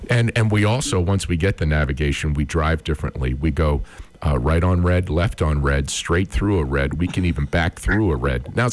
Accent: Boston, Massachusetts, United States; I'm from Boston, downtown Boston.

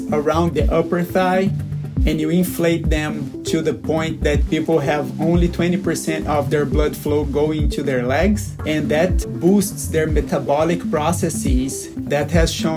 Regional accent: Brazil; I'm originally from Brazil.

